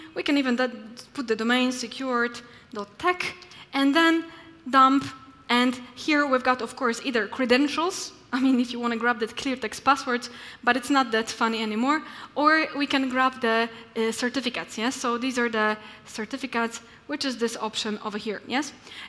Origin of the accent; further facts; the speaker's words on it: Poland; English is a second language; By the way, I'm from Poland.